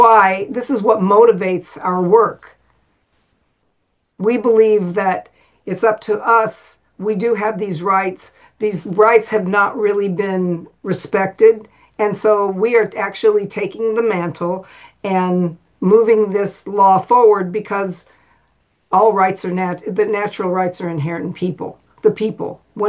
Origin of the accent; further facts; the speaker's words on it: Oregon, United States; And I grew up in Oregon.